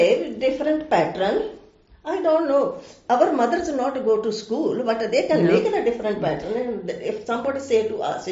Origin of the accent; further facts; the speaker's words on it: India; English is a second language; moved away; that time when we come from India in 1969.